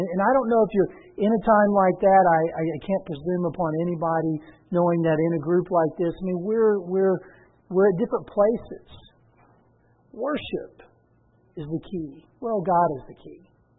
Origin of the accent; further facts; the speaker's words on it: Texas, United States; I'm from Texas, that's a good saying.